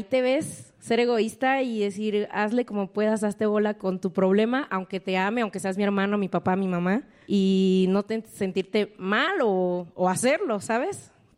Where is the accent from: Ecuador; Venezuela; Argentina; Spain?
Venezuela; now in Morelia, Mexico; Soy de Venezuela y vengo de Morelia a verlas.